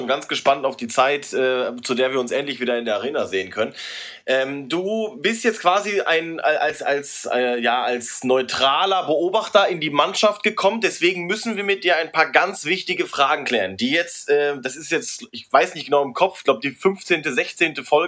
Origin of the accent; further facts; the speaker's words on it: North Rhine-Westphalia, Germany; born there; now in Baden-Württemberg, Germany; Ich bin gebürtig aus dem Westen, also aus dem Ruhrgebiet. Aber ja, hier unten in Baden-Württemberg